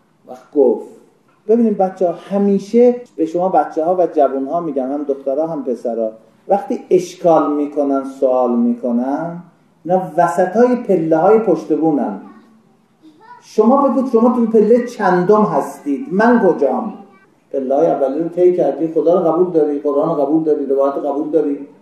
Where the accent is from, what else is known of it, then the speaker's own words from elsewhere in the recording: Iran; گفتم من ایرانی هستم